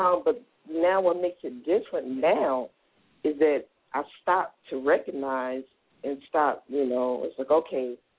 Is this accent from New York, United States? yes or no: no; Cleveland, Ohio, United States; also born or lived in Georgia / Virgin Islands; because I'm originally from Cleveland, no matter if I moved from Cleveland to Georgia, from Georgia